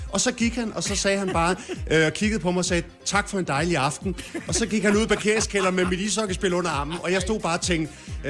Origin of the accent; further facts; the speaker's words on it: Rødovre, Capital Region of Denmark, Denmark; Jeg er opvokset i Rødovre